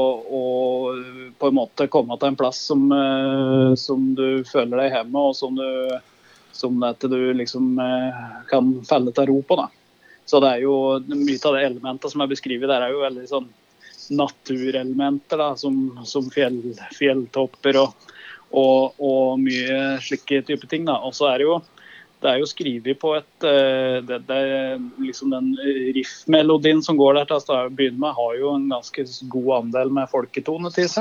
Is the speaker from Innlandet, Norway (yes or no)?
yes; Totenvika, Innlandet, Norway; vi som lager og skriver låten ihopes, vi er fra Totenvika da. Så vi er opprinnelse